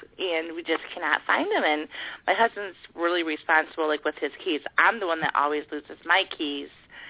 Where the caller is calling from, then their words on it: Michigan, United States; from Michigan.